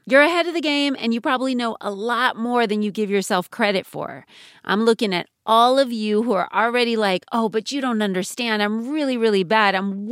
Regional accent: California, United States; I was born and raised in California.

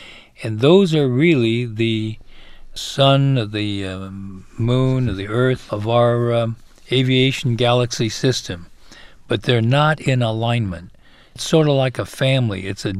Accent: California, United States; I think I get more chided for being a Californian among Texans more than I get singled out as a Democrat among all the Republicans.

